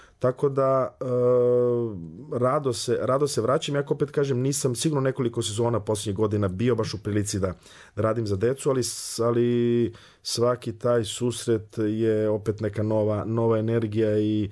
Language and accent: Serbian; Vranje, Southern and Eastern Serbia, Serbia; Ja sam odrastao u Vranju